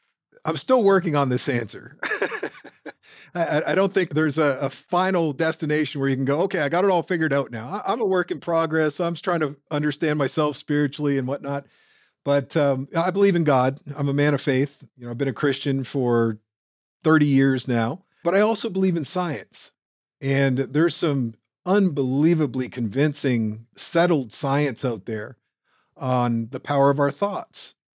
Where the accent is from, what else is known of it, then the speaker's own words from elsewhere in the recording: Canada; back when I grew up in Canada, I could have just stayed there